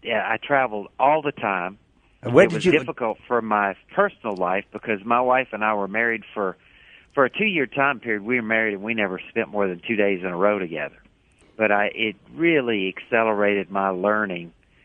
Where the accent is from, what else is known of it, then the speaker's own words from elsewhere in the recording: Marshall, Texas, United States; I grew up in Marshall, Texas, and he was just the above and beyond type.